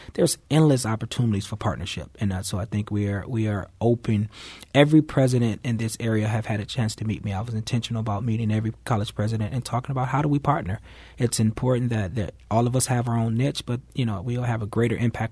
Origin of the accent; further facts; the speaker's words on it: Midwest, United States; I am, like I said, born and raised in the Midwest, and so it's been an extremely welcoming community